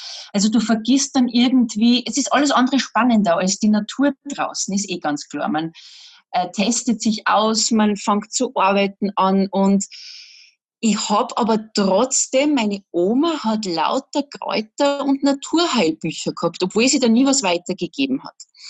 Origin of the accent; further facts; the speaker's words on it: Salzburg, Austria; Also irgendwie akzeptiere ich das jetzt langsam. Aber ja, ich bin Salzburgerin und eigentlich komme ich aus der Medienwelt